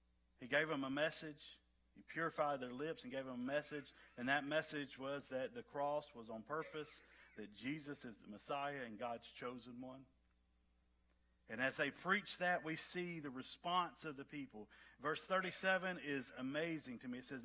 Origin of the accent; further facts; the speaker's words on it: the South, United States; I love the South. I'm from the South. Have a tremendous amount of respect for the South